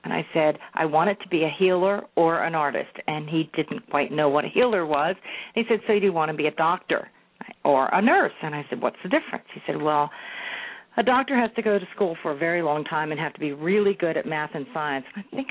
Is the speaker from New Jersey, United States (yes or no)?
yes; New Jersey, United States; Well, as you know, Joanne, I grew up in South Jersey, and there's not a lot of Japanese people